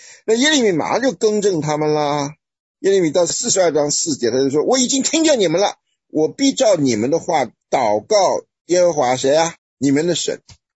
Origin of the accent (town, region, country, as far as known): Taiwan; now in United States